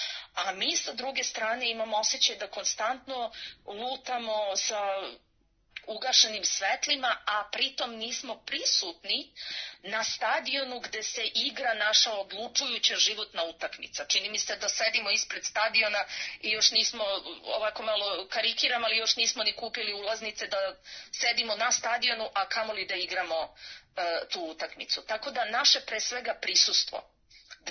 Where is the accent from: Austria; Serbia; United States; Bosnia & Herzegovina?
United States; Ja lično kao Amerikanka ili moj tim Amerikanaca ili Srbo-Amerikanaca ovde nije.